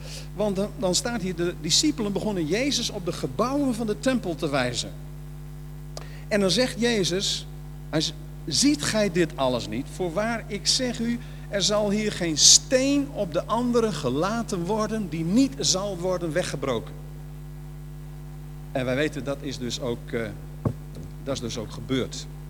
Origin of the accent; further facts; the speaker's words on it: Netherlands; ik kom uit Nederland, ik ken gedoogbeleid.